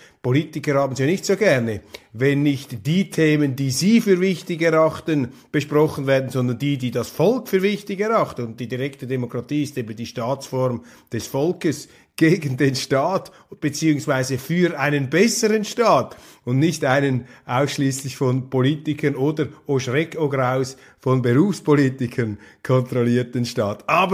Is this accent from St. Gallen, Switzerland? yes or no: yes; Widnau, St. Gallen, Switzerland; ich komme aus Wittnau, St. Gallen, Rheintal